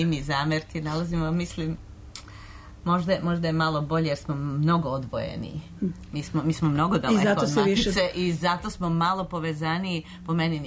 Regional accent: Serbia; now in Toronto, Canada; Tako da ima nas svuda, malo smo razjedinjeni, kao što Srbi umeju bilo gde da budu razjedinjeni

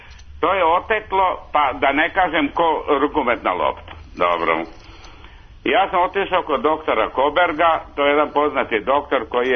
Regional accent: Odžaci, Vojvodina, Serbia; now in Germany; kad sam bio na godišnjem odmoru u kući u Srbiji, ja sam iz Odžaka, iz Bačke.

